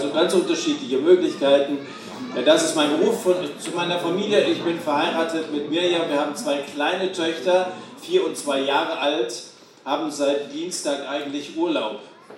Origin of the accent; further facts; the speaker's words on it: Dillenburg, Hesse, Germany; Ich komme aus Dillenburg, also so weit hatte ich es nicht, hierher zu kommen.